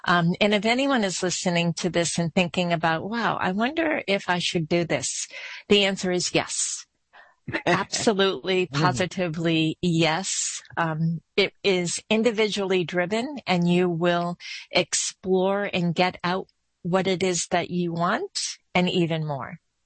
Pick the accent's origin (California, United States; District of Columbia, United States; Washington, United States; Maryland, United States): California, United States; Sunnyvale; Yeah, I am from Sunnyvale, California, and I am on the board for the California Council of the Blind.